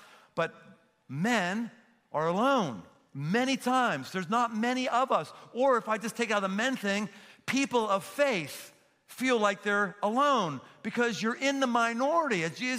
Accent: Cincinnati, Ohio, United States; I live in Cincinnati, my hometown, love Cincinnati.

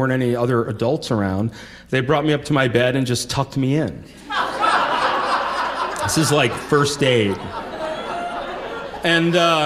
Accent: Vermont, United States; John's from Vermont, I'm from Vermont. We're both from squarely middle-class kind of backgrounds.

